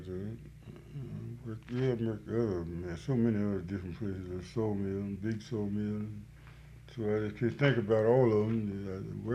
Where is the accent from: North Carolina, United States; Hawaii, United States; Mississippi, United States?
Mississippi, United States; born there; I was born in Jones County, Edgewood Hill. Right back over on the hill over there.